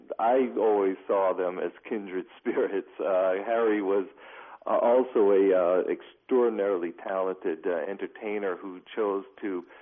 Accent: Kenya; also born or lived in Tunisia; I am African American, but I did grow up in Africa. I grew up in Kenya and Tunisia

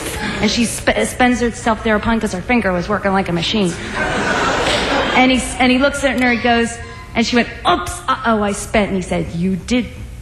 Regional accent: New Jersey, United States; I'm from New Jersey. No matter what I say, I'm still from Jersey.

